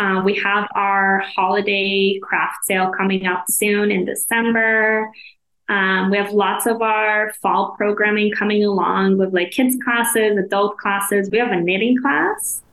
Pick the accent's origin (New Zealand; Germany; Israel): Israel; We're all from different corners of the world. I'm from Israel.